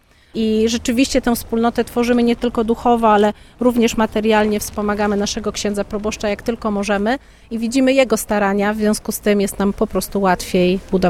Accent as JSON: {"language": "Polish", "town": "Chmielnik", "region": "Świętokrzyskie Voivodeship", "country": "Poland", "said": "Jesteśmy z Chmielnika, z parafii brata Alberta"}